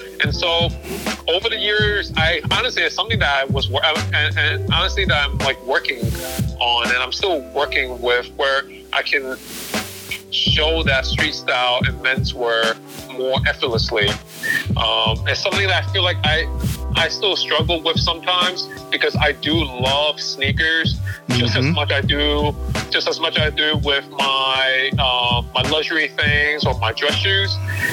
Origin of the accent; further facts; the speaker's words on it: New York City, New York, United States; street style is what I grew up with in New York City.